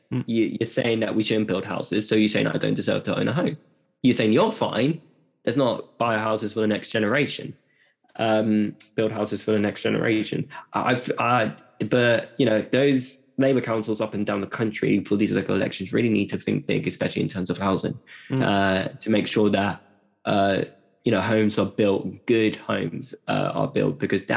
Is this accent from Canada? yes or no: no; Eritrea; I'm from Eritrea. So Eritrea, which is in East Africa, just above Ethiopia.